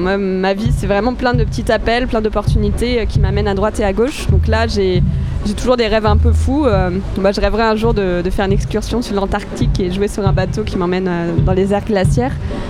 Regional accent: Château-Thierry, Hauts-de-France, France; now in Nantes, France; je ne suis pas originaire de l'Ouest, je suis nantaise d'adoption. Moi, j'ai commencé la musique dans une petite ville qui s'appelle Château-Thierry, dans l'Aisne, donc c'est en Picardie, c'est assez loin d'ici.

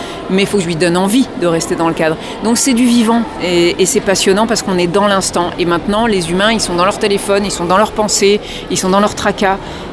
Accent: Brittany, France; en 2019 dans la région de Rennes et je suis originaire de Bretagne.

